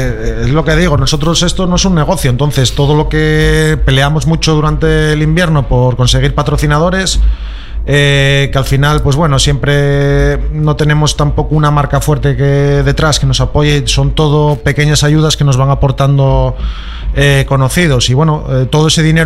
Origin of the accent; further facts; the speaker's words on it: Asturias, Spain; En un principio creo que somos todos de Asturias, menos un equipo que viene de Galicia. El resto somos todo gente de aquí, de Asturias.